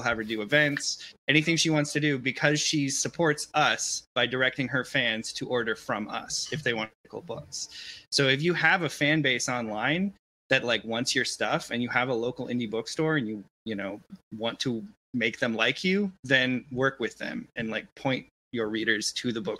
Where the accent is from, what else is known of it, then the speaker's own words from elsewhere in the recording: Richland, Washington, United States; my hometown bookstore that I grew up visiting a lot was Adventures Underground in Richland, Washington, which is, you know, a small town in the middle of the desert.